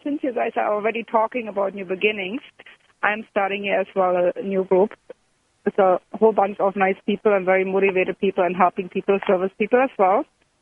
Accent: Ontario, Canada; I am from Canada, near from Toronto, a little bit north of it.

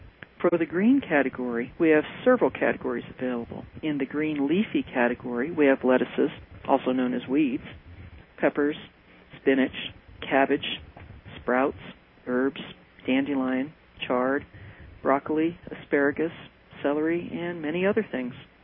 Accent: California, United States; Luckily, I grew up in California, so had ready access to fresh seafood and organic fruits and vegetables.

